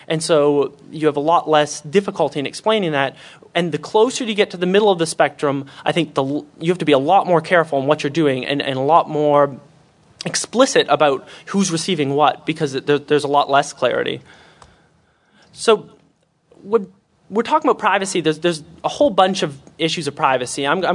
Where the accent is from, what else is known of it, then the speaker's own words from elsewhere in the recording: Canada; I'm not even sure if they have this in Canada. I'm from Canada.